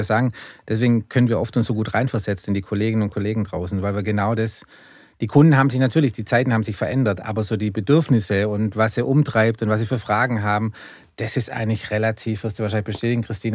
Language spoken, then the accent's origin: German; Baden-Württemberg, Germany; Ich komme aus dem Schwabenland.